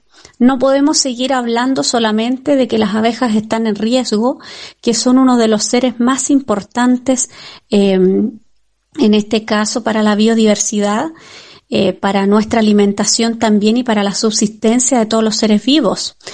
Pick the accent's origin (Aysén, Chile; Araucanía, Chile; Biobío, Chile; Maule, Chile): Maule, Chile; Colbún; de Agroapícola Rabones, de la región del Maule, de la comuna de Colbún, de la precordillera de Colbún, de Chile.